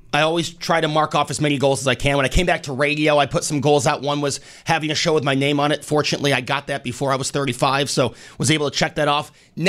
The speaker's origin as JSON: {"language": "English", "town": "Syracuse", "region": "New York", "country": "United States", "tie": "born there", "said": "I was born in Syracuse, so I do have a little bit of allegiance to the city of Syracuse."}